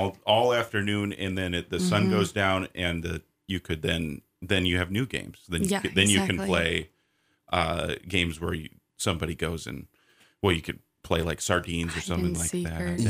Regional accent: Minnesota, United States; And growing up in Minnesota, we called it Duck Gray Duck, which is the correct way of playing the game.

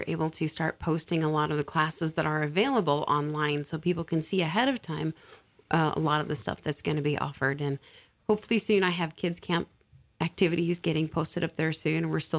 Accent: Chewelah, Washington, United States; I am from Chewelah, Washington, so I'm from KCHW 102.7 Northern Lights Public Radio.

